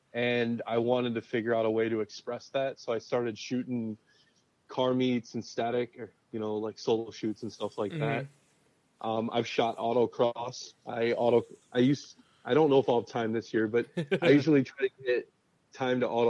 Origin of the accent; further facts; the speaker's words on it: Maquoketa, Iowa, United States; also born or lived in Dubuque; I'm originally from Maquoketa, Iowa. I moved away for a little bit. I've lived in Chicago. I've been in San Antonio. And for the last, I want to say like 10 years, I lived in Dubuque.